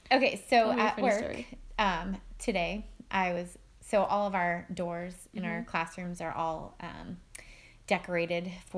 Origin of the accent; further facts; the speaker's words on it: Providence, Rhode Island, United States; born there; also born or lived in New Hampshire; I was born in Providence, Rhode Island.